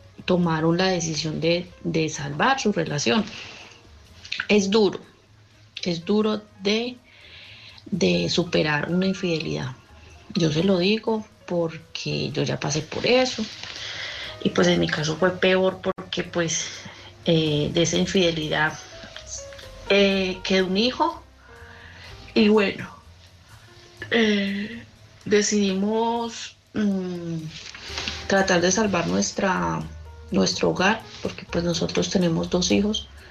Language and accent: Spanish; Colombia; now in Madrid, Spain; Nosotros somos colombianos. Hace aproximadamente 6 años nos vinimos para acá, para Madrid, con nuestros 2 hijos.